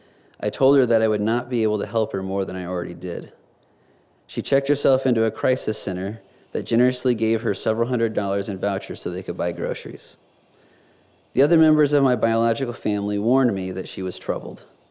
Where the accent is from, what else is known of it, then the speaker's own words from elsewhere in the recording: Grand Island, Nebraska, United States; my birth mother was from Danville, Virginia, a town more than 1,000 miles from where I grew up in Grand Island, Nebraska.